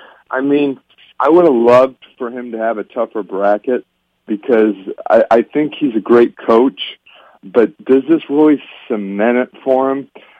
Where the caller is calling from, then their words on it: Plymouth, Indiana, United States; from Plymouth, Indiana.